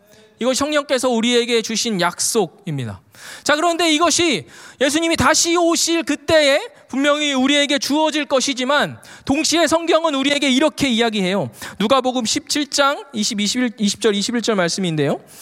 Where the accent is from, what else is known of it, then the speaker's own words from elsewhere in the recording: Daejeon, South Korea; 저는 고향이 대전이거든요. 네, 한화 팬이에요.